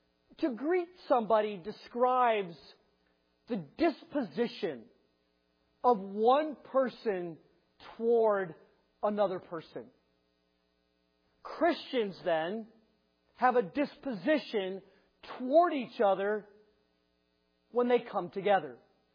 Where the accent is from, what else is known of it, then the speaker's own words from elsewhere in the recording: Chicago, Illinois, United States; Of course, I grew up in Chicago. All of my loyalties from an athletic standpoint are towards Chicago.